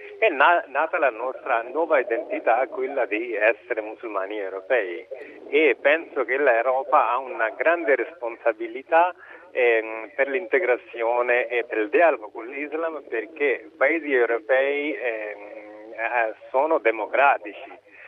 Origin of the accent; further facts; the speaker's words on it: Lahore, Punjab, Pakistan; Italian is a second language; Io mi ricordo a Lahore, da dove vengo io